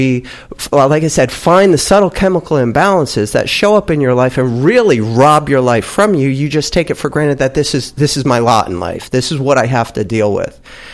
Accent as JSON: {"language": "English", "region": "New Jersey", "country": "United States", "said": "Absolutely. You know, we're from Jersey."}